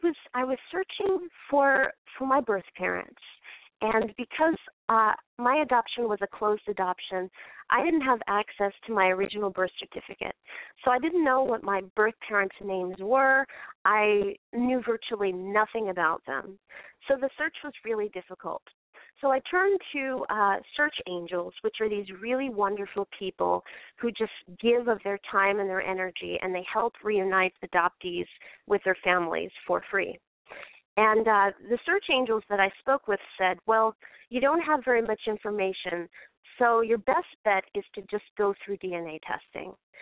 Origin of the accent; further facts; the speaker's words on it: Baltimore, Maryland, United States; I'm originally from Baltimore and came back to Baltimore to sort of finish up the documentary.